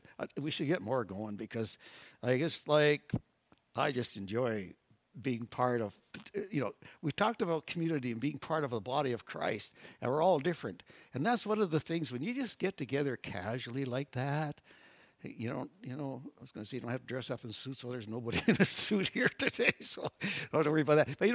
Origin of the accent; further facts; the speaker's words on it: Edmonton, Alberta, Canada; when I was born and raised in Edmonton, it's like I'm a city boy.